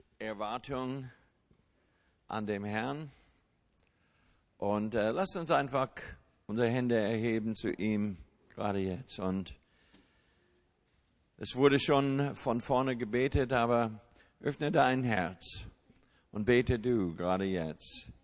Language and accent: German; United States; Wir sind Amerikaner, vielleicht habt ihr das gar nicht gemerkt.